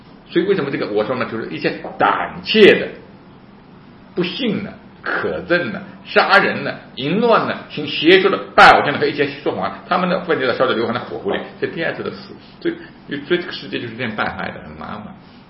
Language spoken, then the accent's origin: Chinese; China; born there; 我们是在大陆出生的，那我们也在这个里面